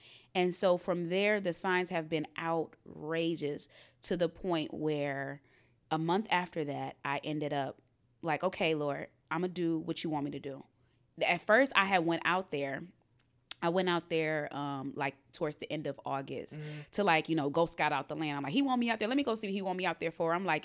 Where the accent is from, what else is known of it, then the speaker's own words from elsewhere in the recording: Detroit, Michigan, United States; I grew up in Detroit on the east side where cold.